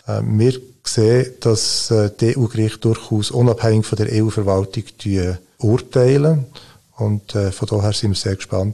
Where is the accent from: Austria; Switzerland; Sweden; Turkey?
Switzerland; als Schweizer Bürger bin ich besorgt